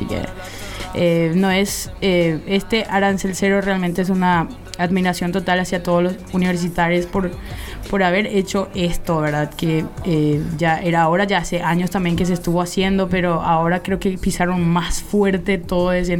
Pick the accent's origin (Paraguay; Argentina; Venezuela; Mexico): Paraguay; Filadelfia, Boquerón; Yo soy del Chaco, paraguayo, Filadelfia. Tengo 25 años